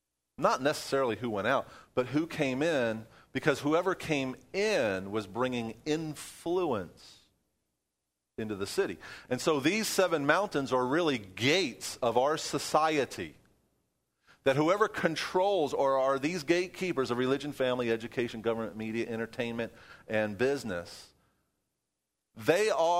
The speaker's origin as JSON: {"language": "English", "region": "New York", "country": "United States", "tie": "born or raised there", "said": "I remember when I was a kid and we were growing up in New York, and our next-door neighbor worked on those twin towers."}